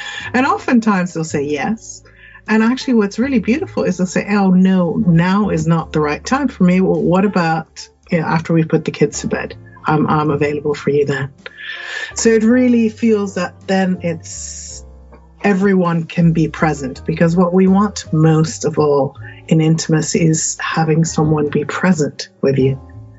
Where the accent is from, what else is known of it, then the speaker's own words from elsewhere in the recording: Netherlands; now in London, United Kingdom; I'm from Holland, where it's quite liberal and open. We live in London, we live in England.